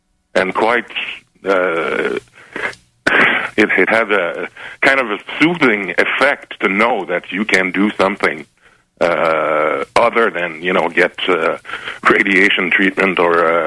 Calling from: Laval, Quebec, Canada; And I'm from Laval, actually.

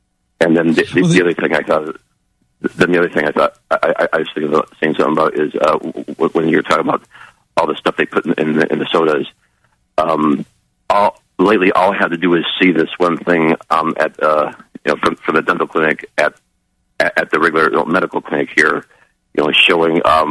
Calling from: Wisconsin, United States; United States, Wisconsin.

